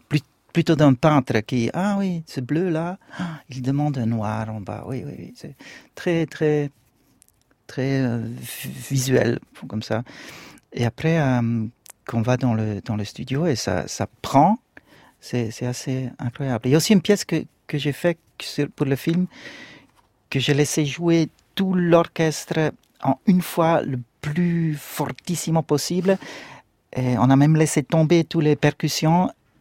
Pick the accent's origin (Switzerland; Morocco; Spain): Switzerland; Bern; accent: Bernese; first language mix of Bernese and an eastern language; French is a second language; Ce n'est pas du tout ma langue maternelle, c'est un mélange entre le bernois et un langage de l'Est. Et après, à l'école, j'ai appris l'allemand.